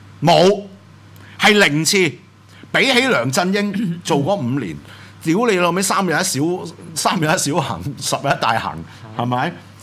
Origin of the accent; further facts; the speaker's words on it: Hong Kong; 是不是我們香港人絕對沒辦法